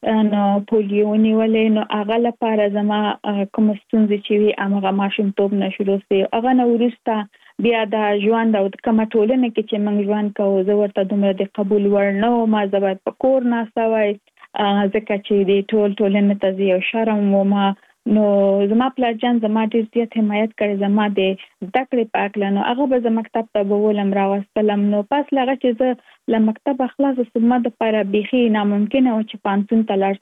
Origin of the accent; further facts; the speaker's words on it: Kabul, Afghanistan; now in Virginia, United States; زه اف کورس د افغانستان یم. په افغانستان کې زیږیدل لمړنۍ زده کړې مې په افغانستان په کابل کې تر سره کړې دي او وروسته لاغه لکه من ټول چی یو مسافر شوم په امریکا کې اوس په ورجینیا ایالت کې ژوند کوم.